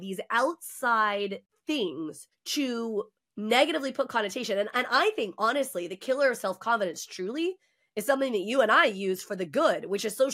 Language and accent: English; the South, United States; And especially as a woman and the fact that I grew up in the South.